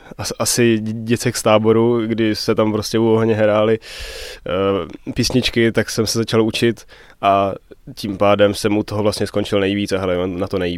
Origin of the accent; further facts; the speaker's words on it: Brno, South Moravian Region, Czechia; now in Oslavany, Czechia; Já jsem původně z Brna, ale v Oslavanech už asi 6 let žiju.